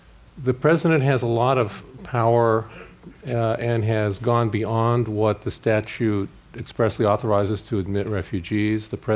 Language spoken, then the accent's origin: English; San Francisco, California, United States; I mean, I think about growing up in San Francisco in the 60s and think about sort of what it meant to be a Japanese American at that time